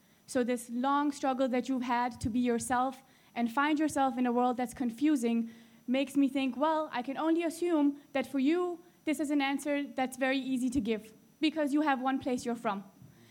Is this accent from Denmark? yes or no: yes; Copenhagen, Capital Region, Denmark; I'm Danish. And normally when I say this, it's followed by, where are you from? And I say, well, I don't know, Copenhagen.